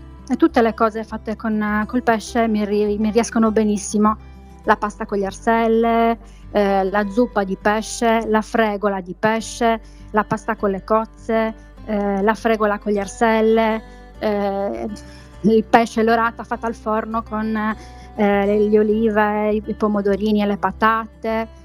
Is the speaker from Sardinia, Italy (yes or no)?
yes; Sardinia, Italy; perché così siamo sardi e giustamente li utilizzo moltissimo.